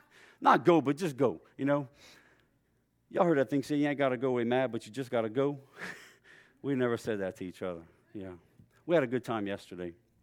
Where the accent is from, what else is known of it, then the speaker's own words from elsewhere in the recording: Louisiana, United States; Well, I was raised in South Louisiana, and we lived off of $300, not a day, a month.